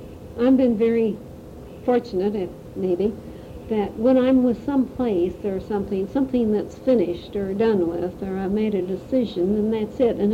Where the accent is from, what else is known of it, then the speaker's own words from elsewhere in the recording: Grand Rapids, Michigan, United States; born there; Right, I was born in Grand Rapids.